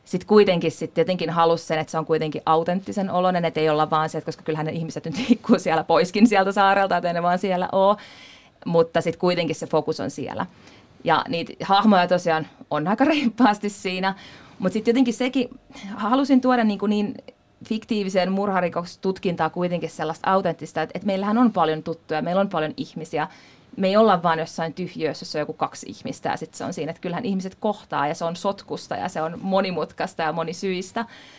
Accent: Espoo, Uusimaa, Finland; niin mä asuin Lauttasaaressa. Nyt mä en enää asu siellä, mutta pitkään asuin, en ole siis kotoisin sieltä tai mitään, vaan sieltä vielä porvarillisemmasta Espoosta olen kotoisin.

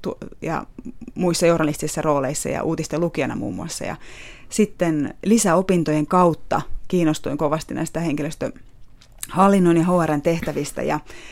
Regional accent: Lahti, Päijänne Tavastia, Finland; now in Helsinki, Finland; Olen kotoisin Lahdesta ja Lahdessa olen ollut Etelä-Suomen Sanomissa töissä ja paikallisradiossa juontajana 3 vuotta ja sitten tulin Helsinkiin opiskelemaan lisää radio- ja TV-alaa.

